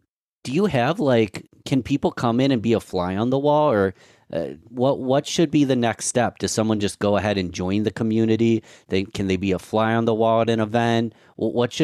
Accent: Rochester, New York, United States; So I'm from Rochester, New York. A lot of my listeners are from this area

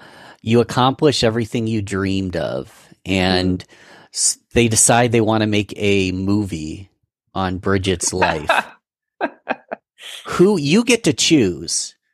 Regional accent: New York, United States; We are both from New York, so that's context for international listeners or anywhere in the United States.

